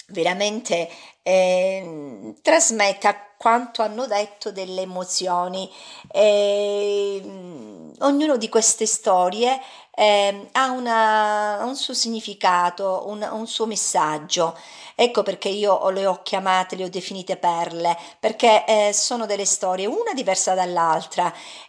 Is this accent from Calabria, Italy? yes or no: yes; Calabria, Italy; tanto diffuse in Italia come in Calabria, che è la mia terra natia